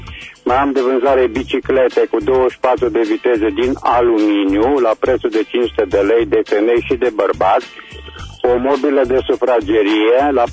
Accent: Reșița, Caraș-Severin, Romania; sunt din Reșița

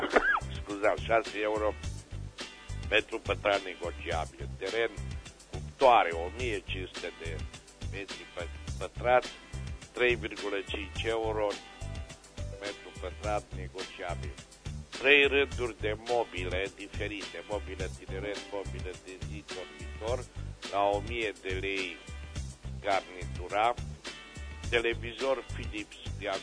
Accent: Reșița, Caraș-Severin, Romania; din Reșița

